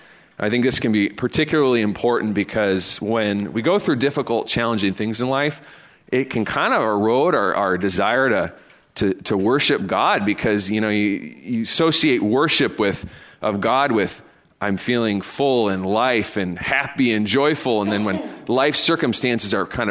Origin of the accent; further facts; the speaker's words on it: Madison, Wisconsin, United States; I grew up in the Madison, Wisconsin area.